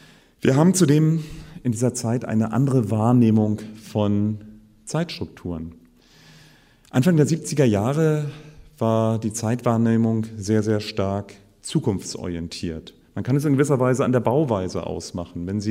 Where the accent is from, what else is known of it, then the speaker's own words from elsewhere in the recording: Potsdam, Brandenburg, Germany; auch meiner Heimat in Potsdam